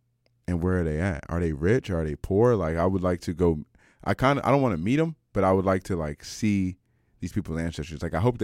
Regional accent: Canada

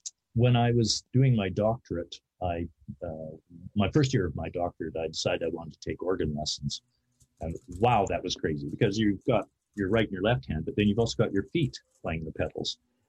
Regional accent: British Columbia, Canada; I grew up in the Okanagan

